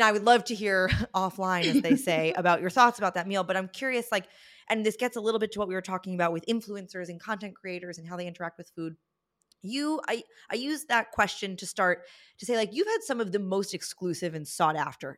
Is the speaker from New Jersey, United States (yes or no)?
no; New York City, New York, United States; Like, sure, I grew up in New York City and we'd go for Chinese food in Chinatown and that was like cool and adventurous